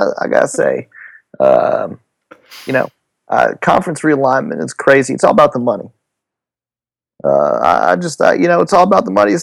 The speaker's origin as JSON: {"language": "English", "town": "Hope", "region": "Arkansas", "country": "United States", "tie": "born or raised there", "also_born_or_lived": "Hot Springs, Arkansas", "said": "I mean, I claim Hope. Hope is my little town, but I was born in Hot Springs, Arkansas."}